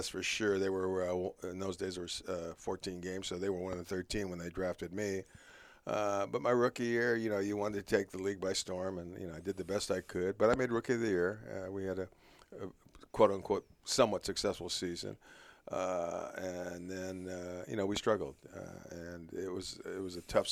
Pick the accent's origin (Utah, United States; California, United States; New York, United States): California, United States; San Jose; Well, I'm from San Jose, not too far from Stanford. I wanted to go to Notre Dame as a Catholic kid growing up.